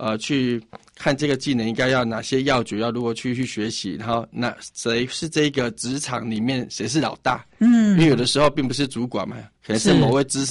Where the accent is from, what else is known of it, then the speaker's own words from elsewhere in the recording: Tainan, Taiwan; 因为我们住台南有一些汽车零件的那种喷漆厂